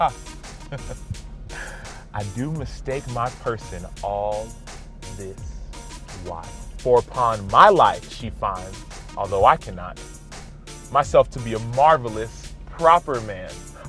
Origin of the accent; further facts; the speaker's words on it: Dallas, Texas, United States; Born and raised in Dallas. Parents are from Nigeria. They're born and raised over there.